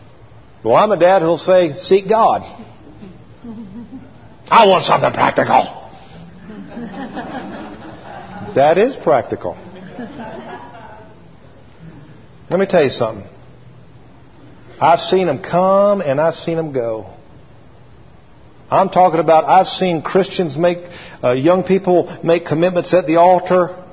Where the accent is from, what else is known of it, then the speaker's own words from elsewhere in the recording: Atlanta, Georgia, United States; I grew up in the Atlanta area. I thought I had fallen off the edge of the world. I didn't know what South Georgia was like.